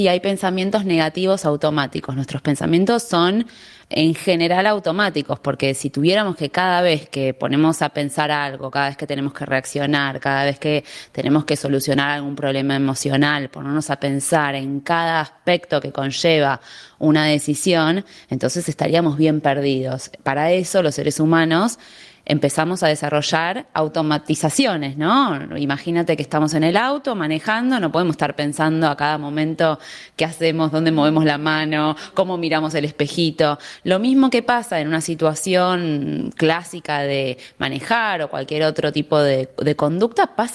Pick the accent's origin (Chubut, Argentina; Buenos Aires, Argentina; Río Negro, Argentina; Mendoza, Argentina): Buenos Aires, Argentina; moved away as an adult; now in Miami, United States; Sí, soy de Buenos Aires y vivo acá en Miami ya hace 5 años.